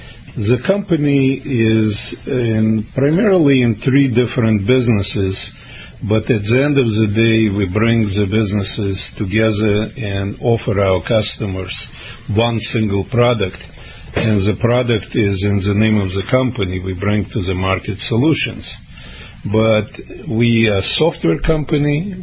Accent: New England, United States; accent: New England; English is a second language; So by now you probably noticed my New England accent. I wasn't born in this country. I arrived in the United States as a refugee in 1976.

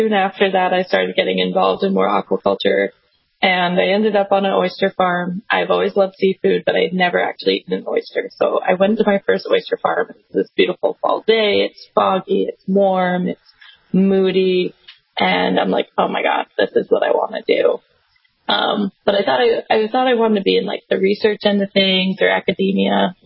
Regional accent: Belfast, Maine, United States; I'm from the Belfast area, which is about 2 hours north of Portland.

